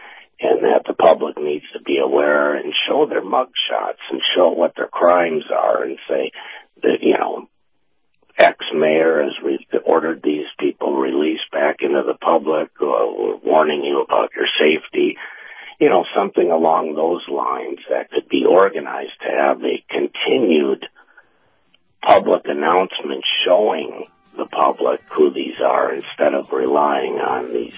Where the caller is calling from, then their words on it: Tampa, Florida, United States; in Tampa.